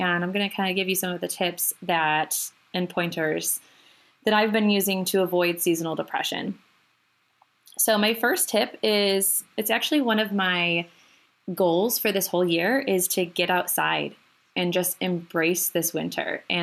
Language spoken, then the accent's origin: English; New York, United States; I grew up in Western New York, in between Rochester and Buffalo.